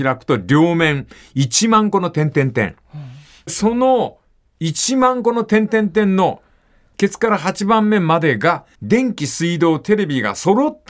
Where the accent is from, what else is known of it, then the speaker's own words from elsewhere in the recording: Fukuoka, Japan; そんで片付いた後、最寄りの私鉄駅から博多ま、あ、福岡まで行ったのよ。